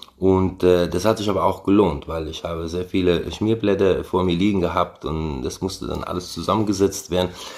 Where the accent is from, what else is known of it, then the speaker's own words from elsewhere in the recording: Italy; wo ich in meinem Heimatland Italien die Ereignisse sah mit Bergamo in der Lombardei.